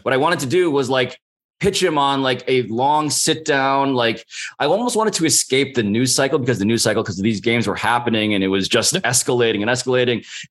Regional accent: Manhattan, New York, United States; the fact that I'm Asian American, I'm Filipino, the fact that I was born and raised in Manhattan, like not far from Madison Square Garden, walking distance

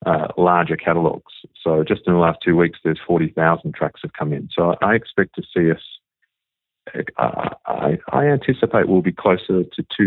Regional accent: Australia; moved away; predominantly I grew up in Australia

